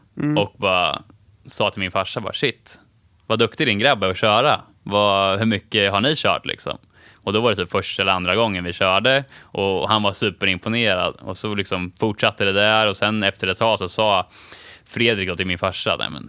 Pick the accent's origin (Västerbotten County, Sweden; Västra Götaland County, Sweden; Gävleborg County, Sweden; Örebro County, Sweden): Örebro County, Sweden; Kumla; Så då hann jag hem och träffa morsan och farsan. De håller faktiskt på, de har precis sålt vårt familjehem där vi har bott i 30 år